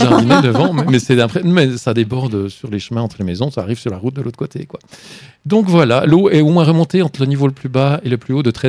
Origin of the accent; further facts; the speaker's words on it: Switzerland; Quand on est suisse, on les trouve tous charmants.